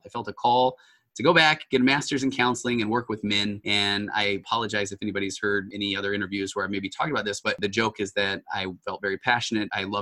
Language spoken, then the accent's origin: English; Utah, United States; moved away as an adult; now in California, United States; And I got my undergraduate degree at the University of Utah. So I grew up in Utah. And then we headed out west to California. I actually came out here.